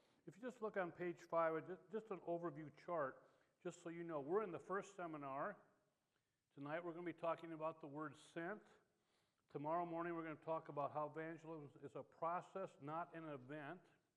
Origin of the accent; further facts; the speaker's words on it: Indianapolis, Indiana, United States; I'm from Indy. I go to Faith Church down there.